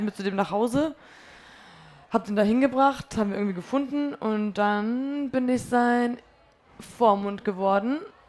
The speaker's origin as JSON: {"language": "German", "country": "Poland", "lives_now": "Germany", "said": "Und bei uns in Polen ist es ja auch so, wir leben mit den Großeltern dann zusammen im Haus. Man lebt in 4-Generationen-Haushalten so oft. Und das ist so eine Sache, die mir in Deutschland ein bisschen fehlt"}